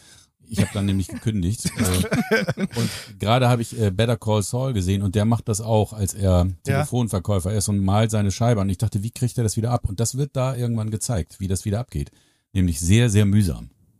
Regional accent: Hamburg, Germany; ich komme aus Hamburg und ich bin Zeichner.

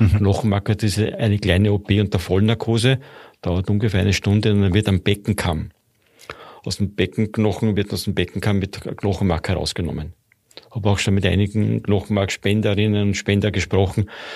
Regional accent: Austria; bei uns in Österreich

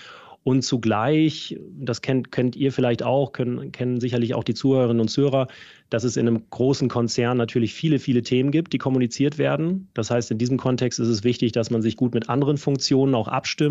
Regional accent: Oldenburg, Lower Saxony, Germany; ich bin Norddeutscher, habe meine Kindheit und Jugend in Oldenburg bei Bremen verbracht. Oldenburg in Oldenburg. Nicht zu verwechseln mit einem kleineren Oldenburg in Schleswig-Holstein.

